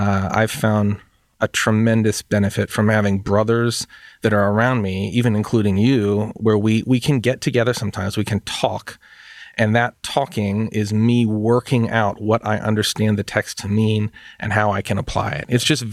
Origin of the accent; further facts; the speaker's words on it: Los Angeles, California, United States; I'm from California and specifically from LA.